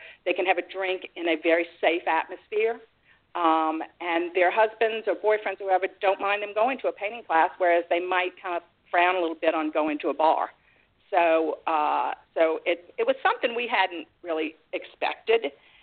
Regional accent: Mandeville, Louisiana, United States; She was from New Orleans. I was from Mandeville.

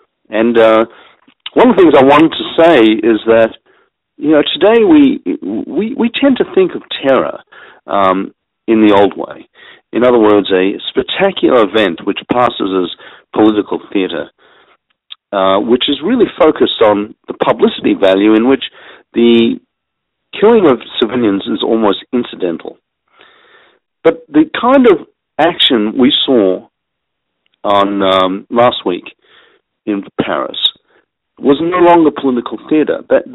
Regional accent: Australia; As you know, I'm an Australian, and I saw Sydney undergo an attack unlike it's ever seen before.

